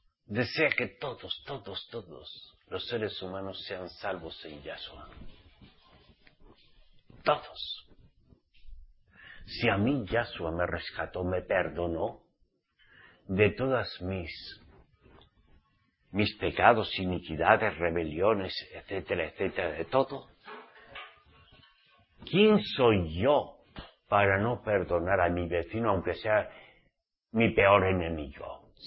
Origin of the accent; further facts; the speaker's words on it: Spain; Porque aunque yo soy español